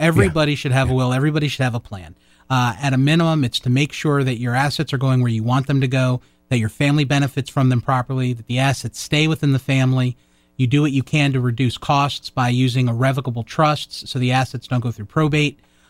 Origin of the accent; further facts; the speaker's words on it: Boca Raton, Florida, United States; now in Coral Springs, United States; So I grew up in Boca.